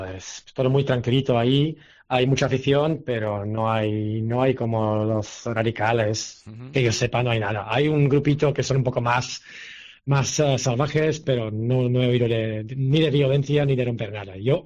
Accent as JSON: {"language": "Spanish", "town": "Pilsen", "region": "Plzeň Region", "country": "Czechia", "second_language": "Spanish", "said": "Correcto, correcto, somos de Pilsen"}